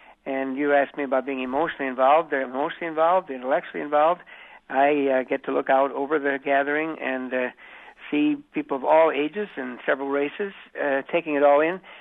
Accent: Nebraska, United States; But I'm a fellow Nebraskan

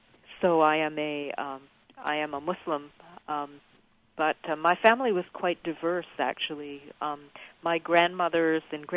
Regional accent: Montreal, Quebec, Canada; Montreal.

